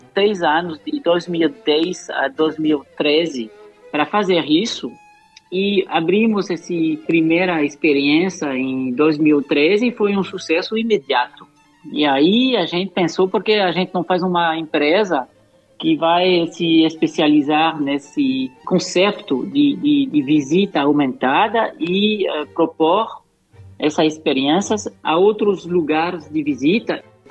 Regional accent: Paris, Île-de-France, France; Portuguese is a second language; moved away as an adult; now in Brazil; eu nasci em Paris e todos os meus irmãos também, e nós fomos educados na França. E com 23 de idade, eu fiz um intercâmbio de estudo com a universidade em São Paulo, e assim eu pude aprender a falar o português.

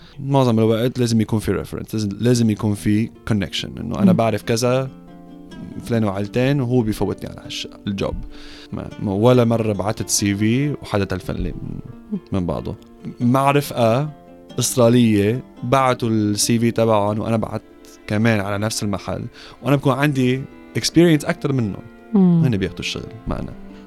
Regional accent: Lebanon; now in Australia; انا ما بقول انه انا استرالي، بقول انه انا لبناني وعربي ومسلم.

